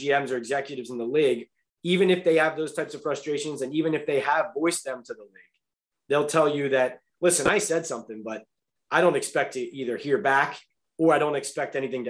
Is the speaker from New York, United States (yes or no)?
no; Philadelphia, Pennsylvania, United States; I'm from Philadelphia, and growing up in Philadelphia.